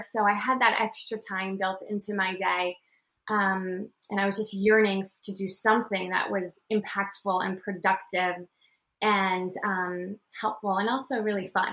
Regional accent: New York, United States; and plus I'm a New Yorker, right?

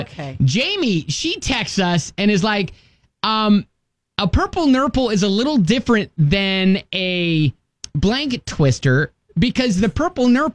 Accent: Ohio, United States; I'm from Ohio, and I'm like, all right.

